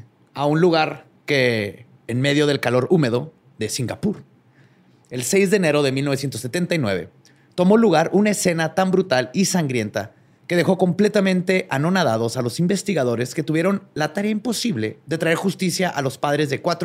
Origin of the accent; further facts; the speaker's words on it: Mexico; como mexicanos creo que nos va a pegar